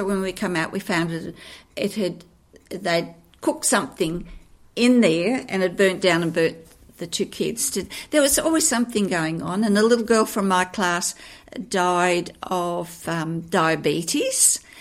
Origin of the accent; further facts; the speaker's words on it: Tarrawanna, New South Wales, Australia; I grew up in Tarawana. It was two streets. There was just cow paddocks between Tarawana Road, and that ran right around, to the Princess Highway.